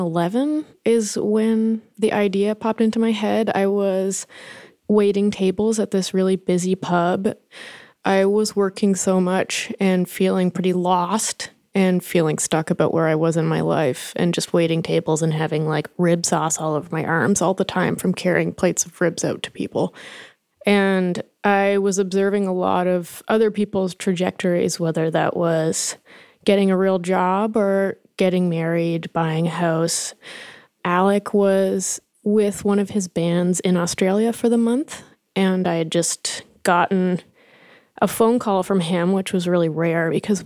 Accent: Nova Scotia, Canada; I grew up in Cape Breton

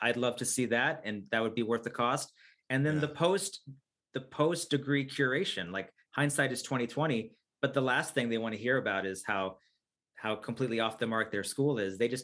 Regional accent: United States; But I'm American through and through.

